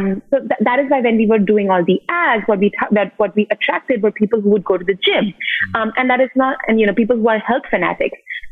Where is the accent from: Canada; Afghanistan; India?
India; Mumbai, Maharashtra; moved away as an adult; now in New York, United States; So I'm originally from Mumbai, born and raised. My parents actually still live there. And I came to the States for my undergrad.